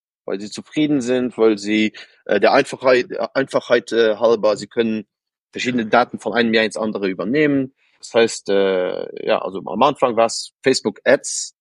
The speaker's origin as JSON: {"language": "German", "country": "Luxembourg", "first_language": "Luxembourgish", "second_language": "German", "said": "die Mehrsprachigkeit in Luxemburg, wir sprechen ja sich, also unsere Muttersprache ist Luxemburgisch, das ähnelt ein bisschen in Deutschen, aber ich denke nicht, dass jetzt die Zuhörer mich verstehen würden, wenn ich Luxemburgisch sprechen würde. Dann lernen wir Deutsch, wir lernen Französisch in der Schule und Englisch"}